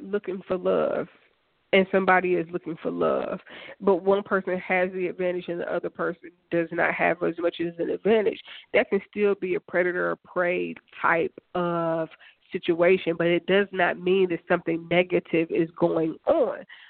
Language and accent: English; Dayton, Ohio, United States; Like, I'm from the hood. I'm from Dayton, Ohio. I'm from the west side of Dayton, Ohio. And the west side of Dayton, Ohio is kind of rough a little bit.